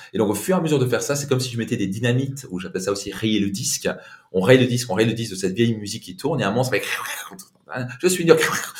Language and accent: French; Grand Est, France; Si moi j'ai pu le faire, alors que je viens d'Alsace avec un père italien, on est parti de zéro